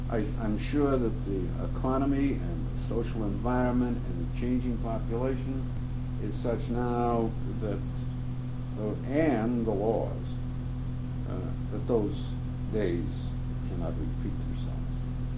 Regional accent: Concord, United States; wherever I go, I go with pride saying that I'm from Concord, and somebody would say, Concord what?

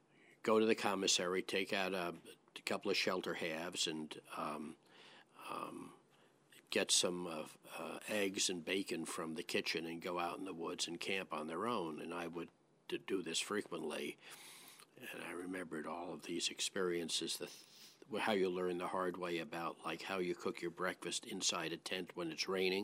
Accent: New York City, New York, United States; I was born in New York City. My father was in the radio and advertising business. I went to public schools in New York City

